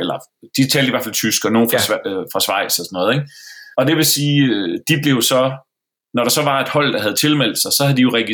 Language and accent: Danish; Jutland, Denmark; Jeg er jyde, ikke?